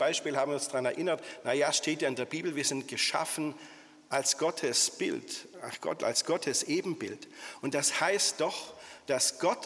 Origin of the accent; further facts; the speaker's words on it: Baden-Württemberg, Germany; Also die Diakoniestation auf der Schönbuchlichtung, da wo ich herkomme